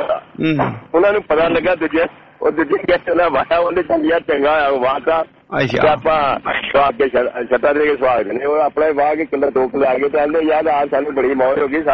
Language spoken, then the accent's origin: Punjabi; Khalaspur, Punjab, India; ਸਾਡੇ ਪਿੰਡ ਇੱਥੇ ਖਾਲਸਪੁਰ ਇੱਕ ਜੁੱਤਾ ਜੁੱਤੀ ਬਣਾਉਂਦੇ